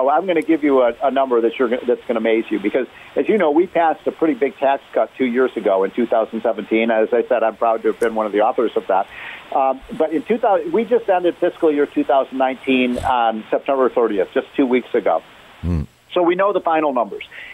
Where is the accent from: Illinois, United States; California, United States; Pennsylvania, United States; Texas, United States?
Illinois, United States; I grew up in Illinois. It's another high tax state.